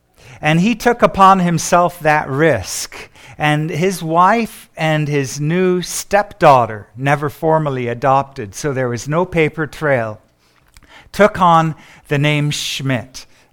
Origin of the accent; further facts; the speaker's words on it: London, United Kingdom; born there; I am myself a Jewish believer in Jesus. I was born in London, England in 1960, and my parents were both immigrants to England after the war.